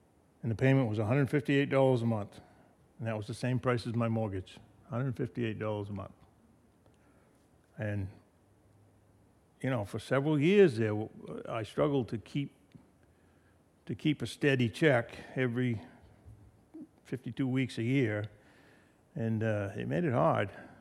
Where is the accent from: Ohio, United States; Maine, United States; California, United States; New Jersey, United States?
Maine, United States; Wilton; also born or lived in Rangeley; I was born in Rangeley. I grew up in Wilton, went through the Farmington school system, never came to Madison until 78.